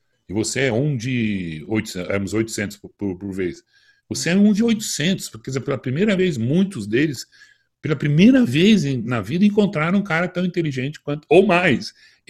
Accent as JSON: {"language": "Portuguese", "country": "Brazil", "said": "Então eu fui lá, sentei na mesa, falei: sou do Brasil, patati patatá."}